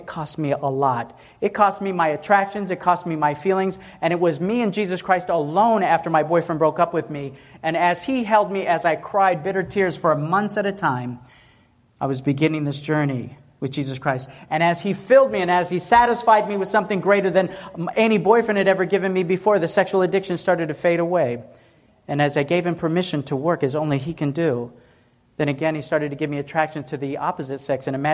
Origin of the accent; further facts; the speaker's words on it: Tennessee, United States; Listen, I'm a country boy, I'm from Tennessee.